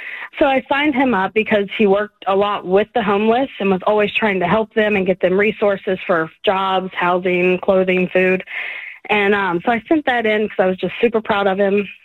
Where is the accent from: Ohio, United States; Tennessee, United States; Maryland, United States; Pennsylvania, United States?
Ohio, United States; Deer Park; now in Fayetteville, United States; And we just bought land and live in Fayetteville now. We're from Deer Park.